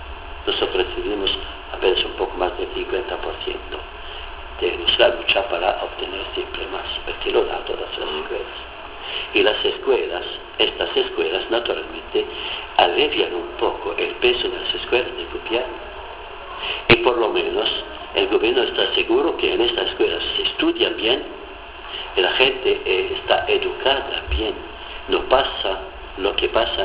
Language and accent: Spanish; Nazareth, Northern District, Israel; Spanish is a second language; Yo que soy de Nazaret, cuando estoy en esta gruta, le digo, vivo otra cosa.